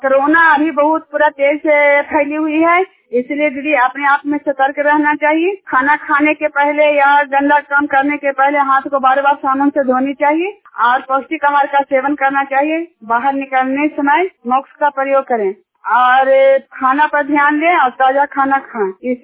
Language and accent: Hindi; Juniyar, Bihar, India; Junior गांव के रहने वाली हूँ और हिलसा प्रखंड का निवासी हूँ।